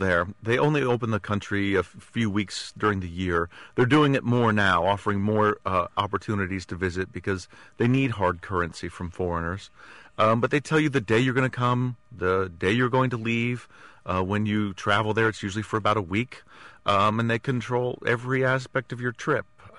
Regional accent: United States; Well, as an American, I had to fly first class.

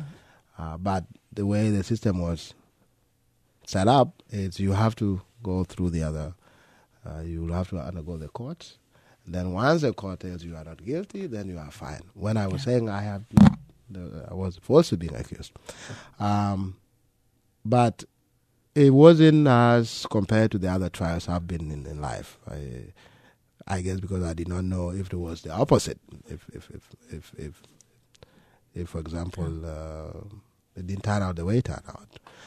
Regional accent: Philadelphia, Pennsylvania, United States; So when I grew up here in Philadelphia, I went to Chestnut Hill

